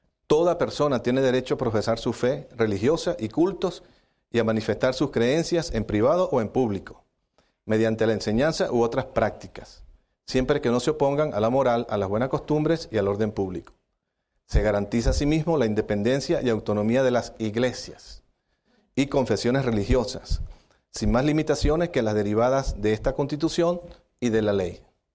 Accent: Venezuela; vengo de Venezuela.

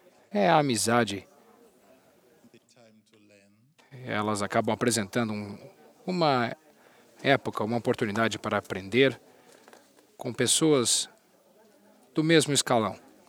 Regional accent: South Africa; quão tumultuada é a minha terra da África do Sul

